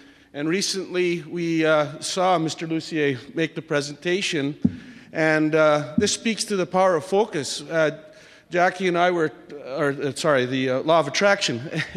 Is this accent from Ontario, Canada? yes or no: no; Fort Saskatchewan, Alberta, Canada; I'm from Fort Saskatchewan.